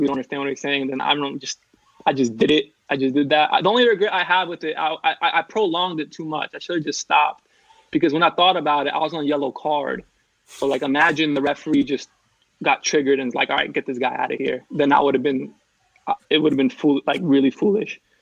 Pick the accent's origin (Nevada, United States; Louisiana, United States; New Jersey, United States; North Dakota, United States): New Jersey, United States; I think talking trash is kind of like instilled in me, like growing up in New Jersey, and like just it's just like I don't know. That's how we talk to each other.